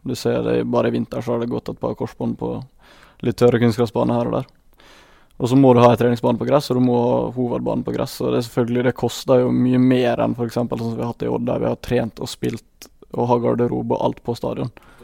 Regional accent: Spjelkavik, Møre og Romsdal, Norway

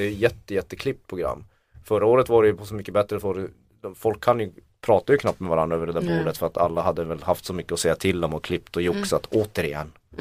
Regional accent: Kiruna, Norrbotten County, Sweden; Jag kommer från Kiruna.

